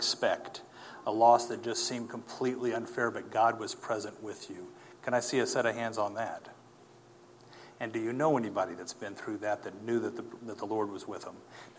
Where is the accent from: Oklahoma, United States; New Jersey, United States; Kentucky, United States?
Oklahoma, United States; Tulsa; also born or lived in Jay; I live in North Carolina, and I have been on the East Coast now for about 10 years. But I grew up in Tulsa and up in Jay, Oklahoma, where I graduated from